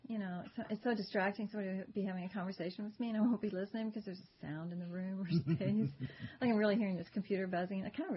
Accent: Texas, United States; Yeah, I'm Texan.

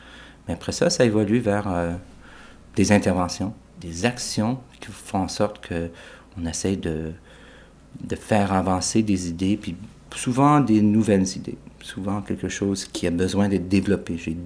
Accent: Ottawa, Ontario, Canada; born there; Je suis né à Ottawa en 1959.

